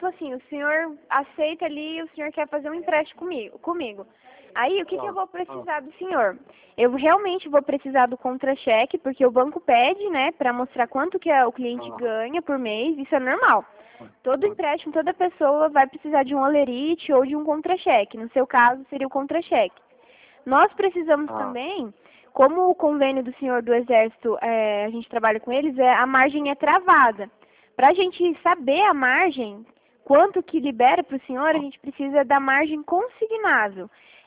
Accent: Paraná, Brazil; Eu sou aqui do Paraná.

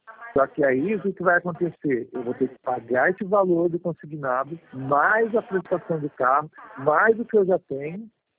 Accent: Taubaté, São Paulo, Brazil; Eu sou de Taubaté, aqui do interior também.

